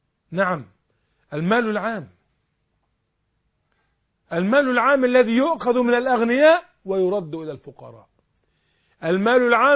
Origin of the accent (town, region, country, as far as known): Egypt